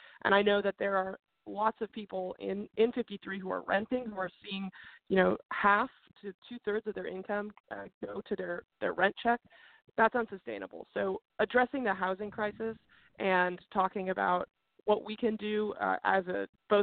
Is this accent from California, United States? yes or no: yes; Encinitas, California, United States; I'm really proud of the city of San Diego and my hometown. I'm actually Encinitas, which is a suburb of San Diego in North San Diego County.